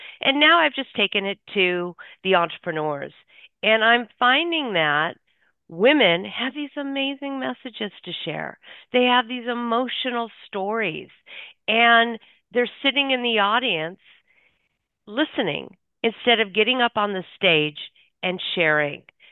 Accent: California, United States; moved away as an adult; now in Dallas, United States; Well, I am now currently living in Dallas, Texas. I've been here 3 years, born and raised in California, Northern California to Southern California.

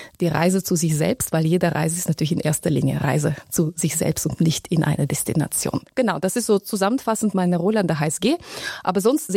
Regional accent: Penza, Penza Oblast, Russia; In der Tat bin ich in Russland aufgewachsen bzw. geboren, noch in der damaligen Sowjetunion. In der Stadt Penza, das ist circa 550 Kilometer südöstlich von Moskau entfernt. Eine kleine Provinzstadt in Russland mit mittlerweile 500.000 Einwohnern.

